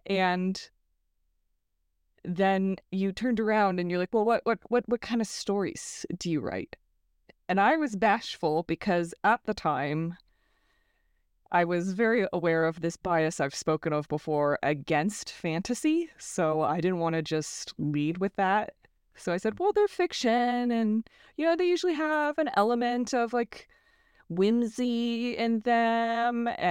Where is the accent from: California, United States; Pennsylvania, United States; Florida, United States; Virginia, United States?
California, United States; I'm from California, and I'm a writer.